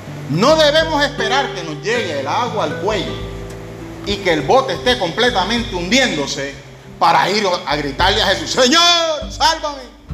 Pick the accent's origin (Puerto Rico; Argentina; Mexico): Puerto Rico; ¿Cuánto más nosotros que como buenos puertorriqueños vivimos en el ay bendito?